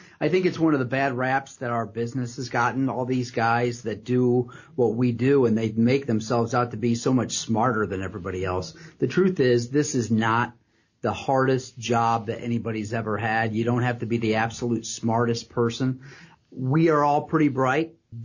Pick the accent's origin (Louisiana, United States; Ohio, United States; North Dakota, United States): Ohio, United States; Pemberville; I mean, I grew up in Pemberville, Ohio, so we know I'm not from fancy, and I haven't gotten fancy yet